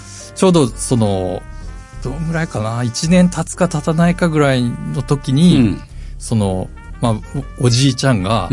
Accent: Yame, Fukuoka, Japan; あ。あ、そうです。八女です、ね。

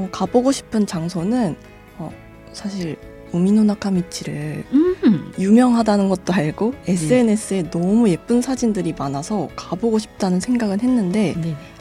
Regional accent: Suwon, Gyeonggi Province, South Korea; 저희 고향인 수원에 대해서 조금 더 말씀을 드려도 될까요?

